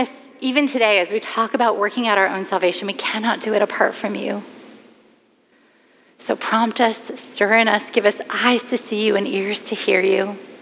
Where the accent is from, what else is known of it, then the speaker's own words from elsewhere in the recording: Colorado, United States; I lived in Colorado. I grew up in Colorado. I was a Coloradan